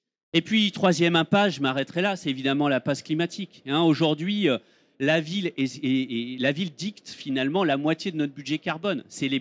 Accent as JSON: {"language": "French", "town": "Nantes", "region": "Pays de la Loire", "country": "France", "said": "Moi, je suis nantais"}